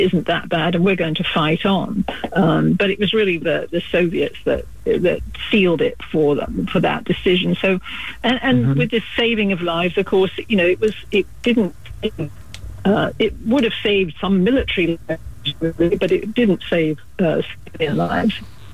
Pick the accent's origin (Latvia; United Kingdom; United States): United Kingdom; You know, I'm British, obviously, as you can probably tell from my sort of still there somewhat accent.